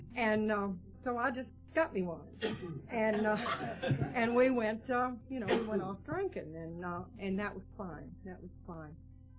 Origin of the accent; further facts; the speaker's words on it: West Coast, United States; I was raised out on the West Coast by a great aunt and uncle, and I had an older sister.